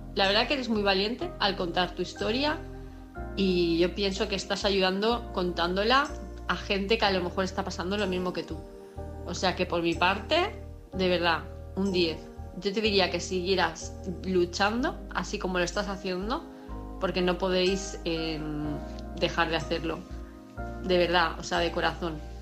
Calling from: Palma de Mallorca, Balearic Islands, Spain; de Palma de Mallorca

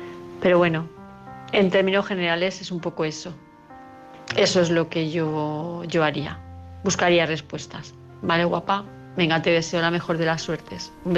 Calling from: Palma, Balearic Islands, Spain; de Palma de Mallorca.

